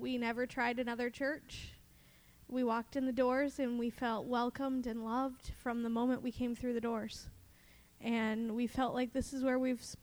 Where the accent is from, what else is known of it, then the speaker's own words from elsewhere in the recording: Michigan, United States; I am from Michigan.